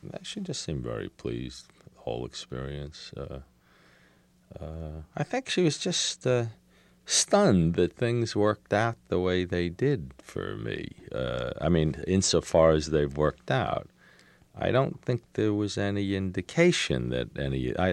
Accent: United States; I'm an American, you know, a third-generation American.

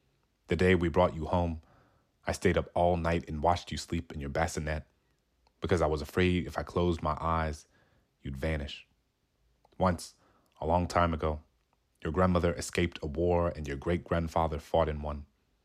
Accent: New Orleans, Louisiana, United States; because I grew up in New Orleans in the 90s

